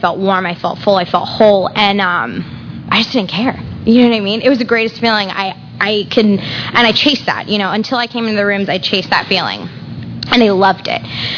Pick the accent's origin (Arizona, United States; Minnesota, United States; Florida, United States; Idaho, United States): Florida, United States; Fort Myers; also born or lived in Albuquerque, United States; I was born in Albuquerque, New Mexico, to two, you know, really great people. They loved me as much as I think any two people could. They got divorced when I was three. My dad moved here. My mom moved to Fort Myers, and I went with her.